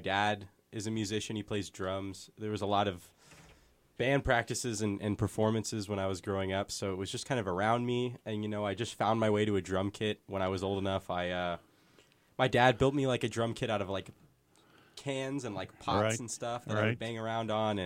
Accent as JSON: {"language": "English", "town": "Davis", "region": "California", "country": "United States", "tie": "born or raised there", "said": "I was born in Grass Valley"}